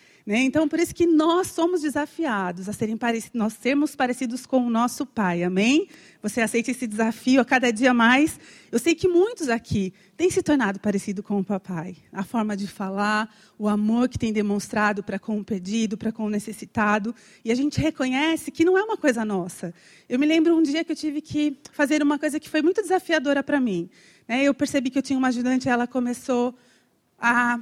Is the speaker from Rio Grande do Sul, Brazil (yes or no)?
no; São Paulo, Brazil; moved away as an adult; eu vim para começar a faculdade com 18 para 19 anos, fui morar direto em Guarapuava. Eu sou do interior de São Paulo, então eu tinha um sotaque um pouquinho mais forte na época.